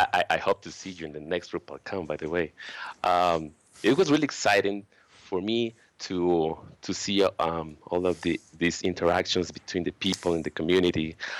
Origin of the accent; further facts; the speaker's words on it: Ecuador; I'm from Ecuador, and our community has started to create some links between all of us